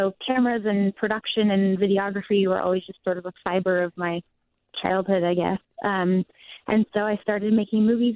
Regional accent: Evanston, Illinois, United States; But growing up in Evanston in a really diverse neighborhood and with parents that never made me feel like gender was an issue when approaching career

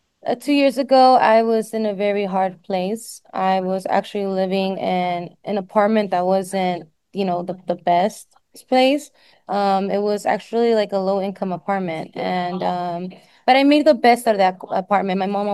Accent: Dallas, Texas, United States; I will never forget where I'm coming from.

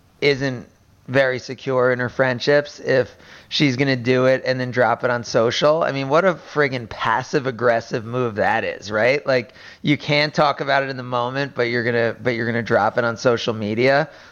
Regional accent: New Jersey, United States; I'm from New Jersey. We directly communicate with people.

